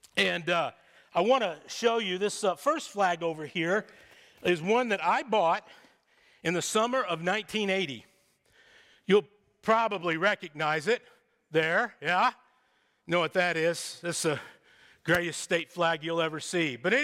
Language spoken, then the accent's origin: English; Texas, United States; I'm a native Texan. I was born in Texas, was raised in Texas, and I wanted everybody to know that I was from Texas.